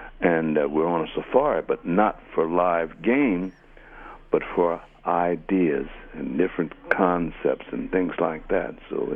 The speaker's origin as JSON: {"language": "English", "town": "Philadelphia", "region": "Pennsylvania", "country": "United States", "tie": "born or raised there", "said": "those of us as neophytes, aspiring musicians growing up in Philadelphia"}